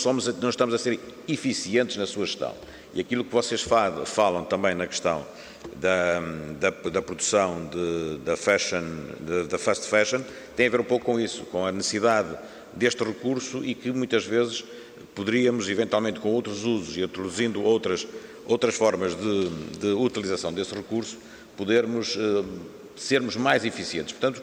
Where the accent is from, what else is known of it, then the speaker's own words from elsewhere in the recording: Vila Real, Portugal; o município de onde eu venho de Vila Real, Trás-os-Montes